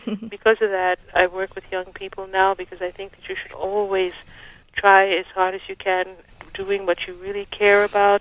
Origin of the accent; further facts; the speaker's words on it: Harlem, New York, United States; I grew up in Harlem first on 111th Street and then up 154th, both on St. Nicholas Avenue.